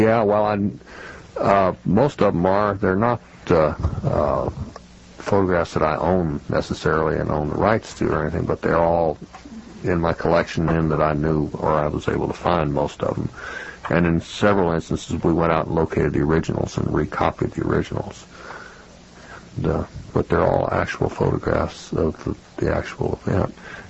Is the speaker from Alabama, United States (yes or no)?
no; St. Louis, Missouri, United States; But I grew up in St. Louis, Missouri, and around the Mississippi, Illinois, and Missouri rivers there.